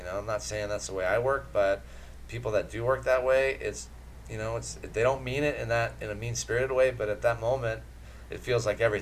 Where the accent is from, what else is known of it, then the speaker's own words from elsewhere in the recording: Toluca Lake, California, United States; Well, we grew up in Toluca Lake, Burbank area.